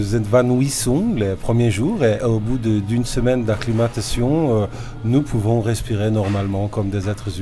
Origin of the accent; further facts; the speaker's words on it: Jokkmokk, Norrbotten County, Sweden; French is a second language; Nous venons de Jokkmokk, qui est une petite ville au nord de la Suède, qui est la dernière ville avant qu'il n'y ait plus que des rennes, avant le cercle polaire arctique.